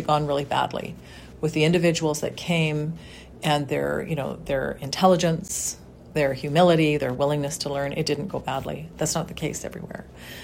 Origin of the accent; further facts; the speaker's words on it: British Columbia, Canada; I love this town. It's my hometown. My soul is here.